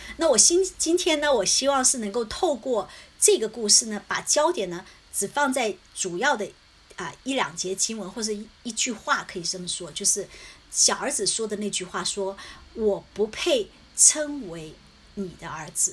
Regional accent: China; 因为我们中国人都知道

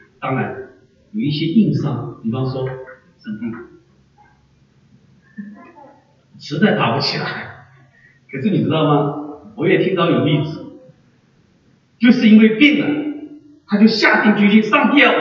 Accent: China; 甚至小的时候还我们在中国大陆长大说上帝根本就不存在

